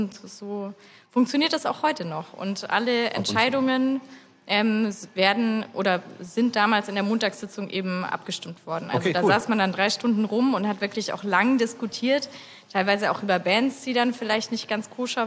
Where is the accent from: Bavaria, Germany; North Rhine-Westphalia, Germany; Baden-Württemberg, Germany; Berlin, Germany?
Bavaria, Germany; Lindenberg im Allgäu; Ich komme ursprünglich aus Lindenberg im Allgäu. Ich sage immer, dass ich aus Lindau komme, weil das so die nächstgrößere Stadt ist.